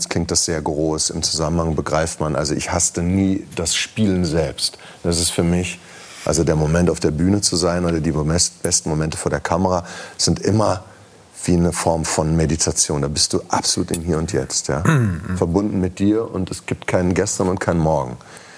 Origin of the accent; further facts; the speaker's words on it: Herdecke, North Rhine-Westphalia, Germany; also born or lived in Hagen; Ja, geboren bin ich in Hagen, aber das lag, aber um ehrlich zu sein, nur daran, dass es damals das Herdecker Krankenhaus noch nicht gab. Das war kurz vor der Vollendung. Aber ich bin in Herdecke aufgewachsen, genau.